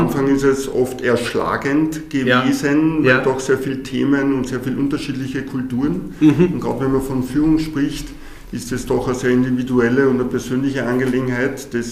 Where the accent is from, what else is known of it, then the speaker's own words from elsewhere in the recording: Salzburg, Austria; Ich bin gelernter Spediteur, bin aus Salzburg